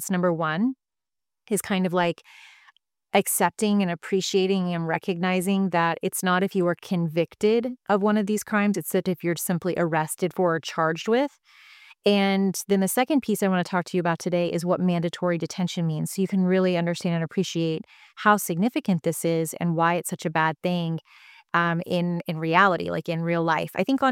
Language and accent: English; Kansas, United States; I'm from Kansas, so we say the law anytime we're talking about law enforcement or the cops or a sheriff or anything like that.